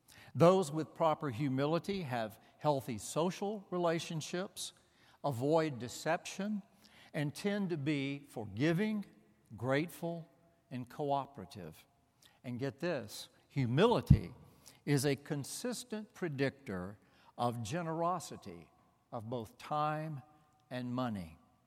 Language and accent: English; the South, United States; where I grew up in the Deep South, we didn't know what that was.